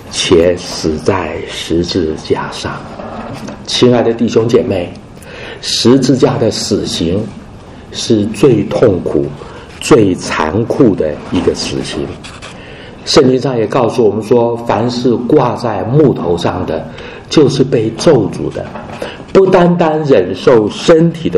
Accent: Chiayi, Taiwan; 我在台湾的南部长大，那么然后我们住的地方是嘉义，离那个乡下很近哈。

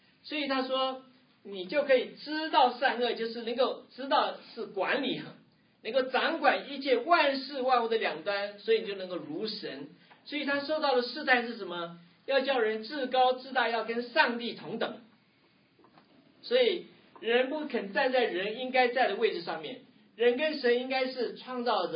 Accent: China; 我们中国人

